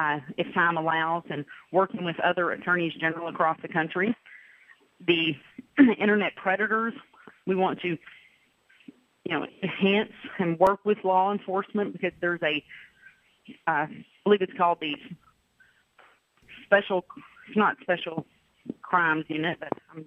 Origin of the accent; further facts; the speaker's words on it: Arkansas, United States; I was raised right here in North Central Arkansas, and my parents are good folks, and we went to church, and I'm a Christian.